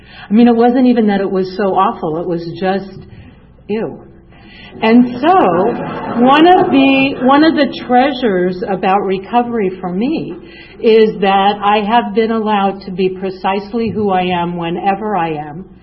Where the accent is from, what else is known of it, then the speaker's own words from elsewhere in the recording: Lansing, Michigan, United States; born there; I was born in Lansing, Michigan. You have to be born somewhere, right?